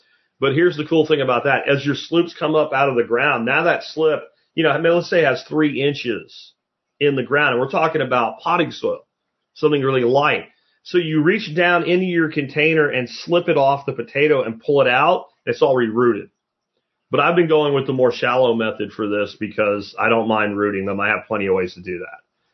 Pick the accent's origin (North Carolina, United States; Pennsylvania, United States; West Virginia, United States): Pennsylvania, United States; I'm here in Texas. I can grow sweet potato. Where I grew up in Pennsylvania, I could grow regular, you know, Irish potatoes or what have you, Peruvian potatoes.